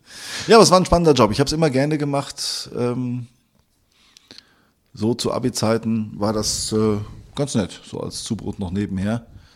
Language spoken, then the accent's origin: German; Attendorn, North Rhine-Westphalia, Germany; ich komme ja aus Attendorn